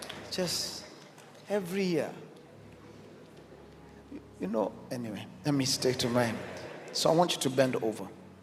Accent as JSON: {"language": "English", "country": "Kenya", "said": "I came all the way from Kenya to release words."}